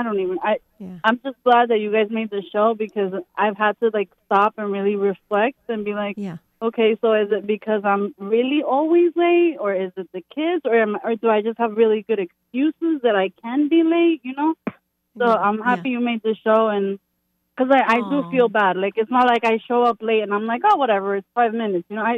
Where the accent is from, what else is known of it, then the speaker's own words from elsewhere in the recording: New Jersey, United States; I'm from Jersey and we're always in a rush